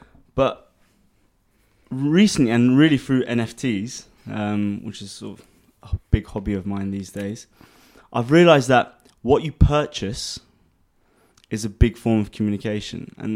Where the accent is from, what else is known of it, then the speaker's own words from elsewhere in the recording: London, United Kingdom; moved away as an adult; now in Dubai, United Arab Emirates; born and raised in London to Armenian parents. Grew up there most of my life until about 3 years ago when I moved to Dubai.